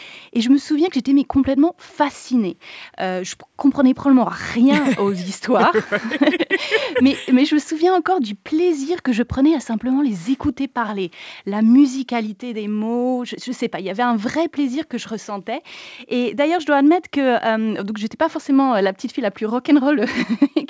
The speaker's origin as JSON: {"language": "French", "country": "France", "tie": "born or raised there", "also_born_or_lived": "Ireland", "second_language": "French", "said": "En fait, je suis née en Irlande et j'ai déménagé en France vers l'âge de 5-6 ans. Et au début, je ne parlais pas très bien français."}